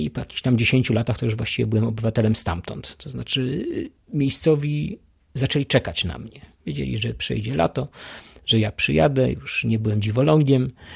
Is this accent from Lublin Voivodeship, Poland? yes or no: yes; Masłomęcz, Lublin Voivodeship, Poland; Po pierwsze, to jestem z Masłomęcza